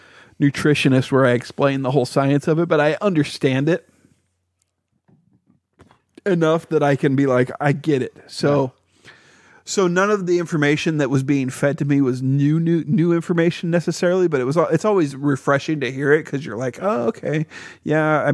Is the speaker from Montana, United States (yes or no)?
yes; Montana, United States; You were doing the equivalent that that I was doing when I was growing up in Montana. In a truck stop town, basically.